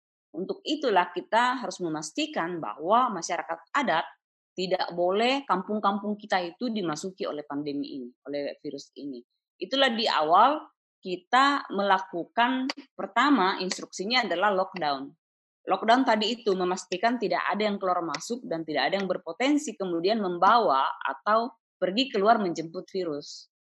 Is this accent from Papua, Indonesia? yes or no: no; South Sulawesi, Indonesia; Di kami orang Toraja misalnya, itu masih kuat sekali ingatan tentang flu Spanyol yang konon membunuh sepertiga dari seluruh penduduk Toraja waktu itu